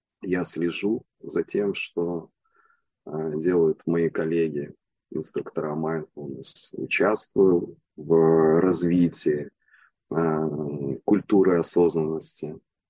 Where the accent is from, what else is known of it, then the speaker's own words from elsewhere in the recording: Odesa, Odesa Oblast, Ukraine; Неужели в моем родном городе, в Одессе, открылся центр осознанности